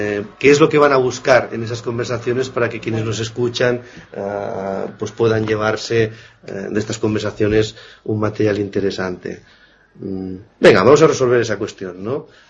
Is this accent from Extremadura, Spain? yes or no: no; Zaragoza, Aragon, Spain; also born or lived in Logroño; now in Barcelona, Spain; No, yo soy riojano. Nacido en Logroño, malcriado en Zaragoza, un poco mezclado con el País Vasco.